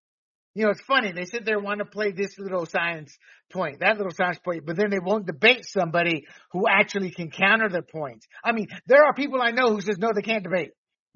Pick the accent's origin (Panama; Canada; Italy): Panama; born and raised in Panama, two dictators. I was a protected class being an American citizen